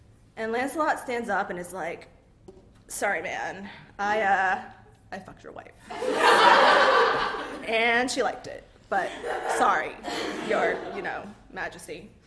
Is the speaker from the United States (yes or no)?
no; Athens, Attica, Greece; No, don't look at me like that. I'm from Athens, okay? I'm allowed to say it. Fucking Athens.